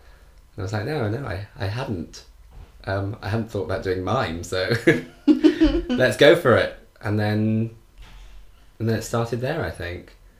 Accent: Wales, United Kingdom; To which I was like, no, I'm not. I'm from Wales, actually.

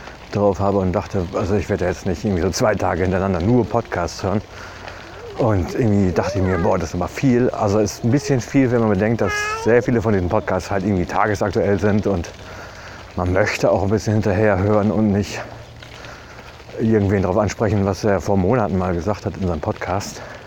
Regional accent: West Germany, Germany; Boah, weiß man als Westdeutscher auch gerade nicht, ne?

